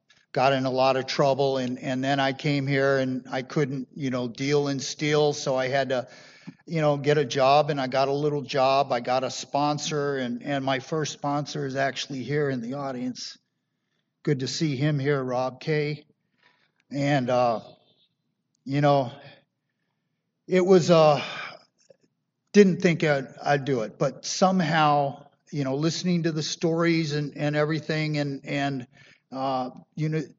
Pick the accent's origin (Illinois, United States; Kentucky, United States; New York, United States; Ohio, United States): Ohio, United States; Columbus; born there; My claim to fame, I was born in Columbus, Ohio on Columbus Day. My parents were married on Columbus Day. Italian American.